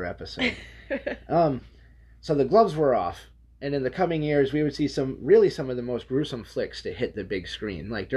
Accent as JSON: {"language": "English", "region": "New England", "country": "United States", "said": "we're from New England, like, New York City's not far."}